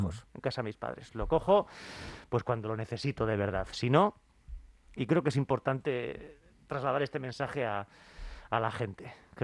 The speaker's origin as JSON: {"language": "Spanish", "town": "Santurtzi", "region": "Basque Country", "country": "Spain", "tie": "born there", "said": "yo nací en Santurchi, en la margen izquierda, que son todo cuestas."}